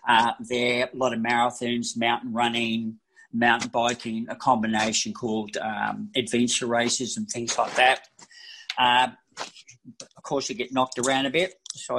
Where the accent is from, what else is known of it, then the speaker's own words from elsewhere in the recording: New Zealand; now in Australia; I was born in New Zealand. I was brought up on the dairy farm. So my early years was on a farm. So I was born in New Zealand, in that little place called Kaia and stuff like that, where the farm was, where I had my early childhood.